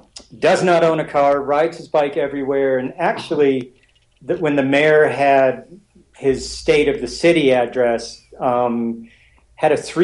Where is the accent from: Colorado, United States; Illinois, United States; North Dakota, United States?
North Dakota, United States; also born or lived in Columbus, Ohio; My siblings and I had the gift of boredom growing up in North Dakota. So now none of us live there